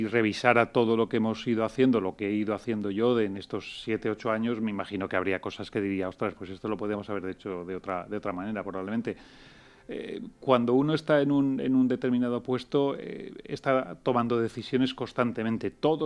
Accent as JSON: {"language": "Spanish", "region": "Valencian Community", "country": "Spain", "said": "Somos muy valencianos, pero somos españoles, que nadie piense otra cosa."}